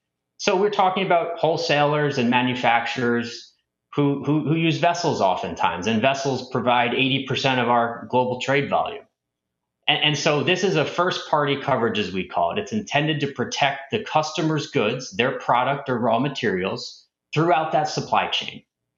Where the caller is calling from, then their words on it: Westport, Connecticut, United States; I'm coming in from Westport, Connecticut, and Happy to be here today